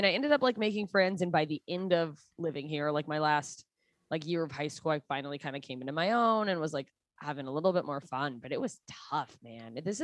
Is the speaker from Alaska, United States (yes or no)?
yes; Alaska, United States; even though I grew up in Alaska, I have like very East Coast energy